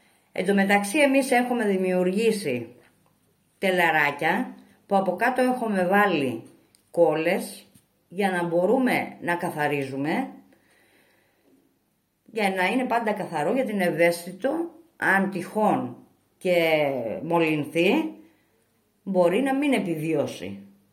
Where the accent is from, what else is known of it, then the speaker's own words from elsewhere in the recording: Kymi, Central Greece, Greece; Ναι, εγώ γεννήθηκα στην Κίμη, μεγάλωσα εδώ, παντρεύτηκα και παραμένω στην Κίμη.